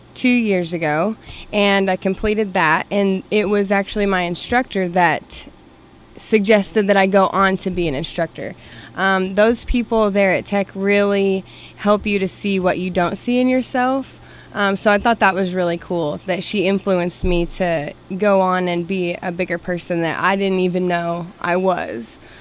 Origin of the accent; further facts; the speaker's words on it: Bartlesville, Oklahoma, United States; I grew up in Bartlesville. I've always loved tech.